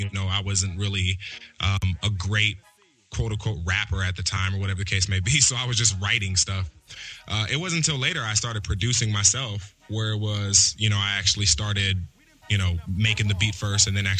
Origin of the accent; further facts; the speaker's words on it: Compton, California, United States; I'm from Compton. My origins from Compton, California.